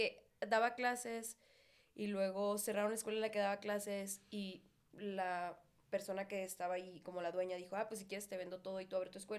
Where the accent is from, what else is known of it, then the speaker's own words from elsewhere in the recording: Mexicali, Baja California, Mexico; cuando digo de que soy de Mexicali